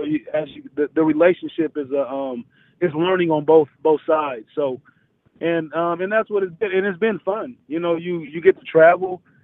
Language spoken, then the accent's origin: English; Portland, Oregon, United States; now in Kansas, United States; And we're from Portland, and now we're both at Kansas as roommates.